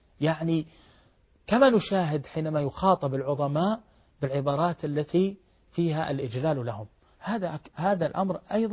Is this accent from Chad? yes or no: no; Saudi Arabia; وعندنا في المملكة العربية السعودية عنيت بتدريب الطلاب والطالبات على مهارة التواصل